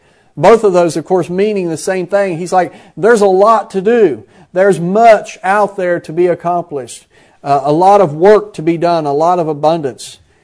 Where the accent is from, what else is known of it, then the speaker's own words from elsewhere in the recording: Midwest, United States; also born or lived in Florida; I grew up in the Midwest. You know, we've lived most of our married life and raised our children largely in Florida. But I grew up in the Midwest